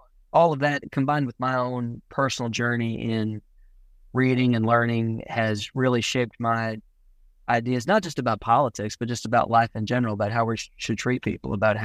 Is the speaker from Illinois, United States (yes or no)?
no; Kentucky, United States; Yeah, absolutely. I was born and raised there. My family on both sides has been there since before my